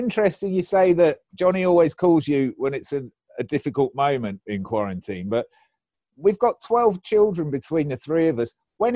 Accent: Bournemouth, South West England, United Kingdom; I grew up in Bournemouth, in sunny, sunny Bournemouth on the south coast of England.

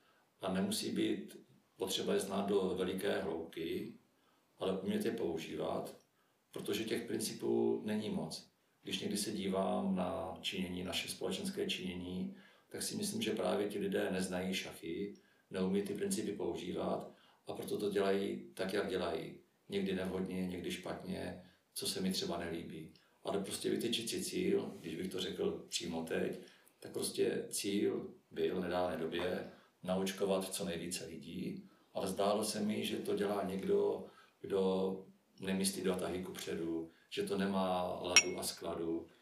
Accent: Letohrad, Pardubice Region, Czechia; ve školní družině v Letohradě, odkud pocházím

